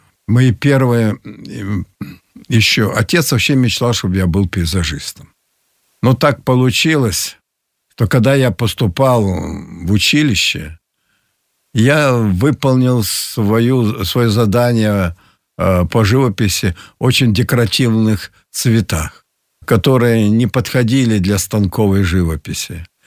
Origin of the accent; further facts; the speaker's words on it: Petropavl, North Kazakhstan Region, Kazakhstan; А когда оказались в моем родном городе Петропавловске, в Казахстане, там голодно было, тяжело, мы уехали в колхоз